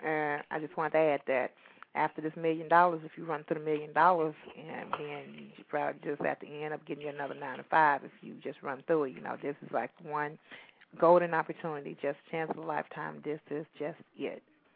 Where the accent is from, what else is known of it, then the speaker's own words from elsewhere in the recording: Mississippi, United States; and, you know, I'm from Mississippi, and I a lot of times when I ask that question